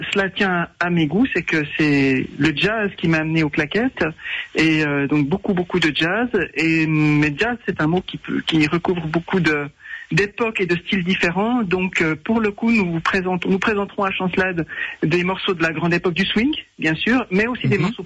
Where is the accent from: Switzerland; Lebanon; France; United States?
Switzerland; Absolument, je viens moi-même de Suisse